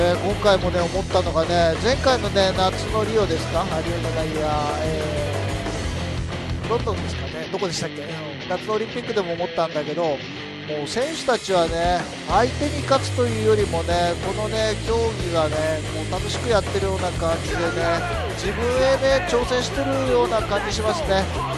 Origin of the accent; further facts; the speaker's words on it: Hokkaido, Japan; 僕ね出身が北海道なんでね、ウィンタースポーツね大好きでね、